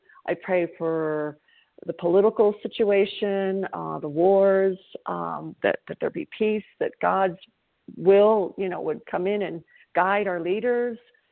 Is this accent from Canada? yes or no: yes; Toronto, Ontario, Canada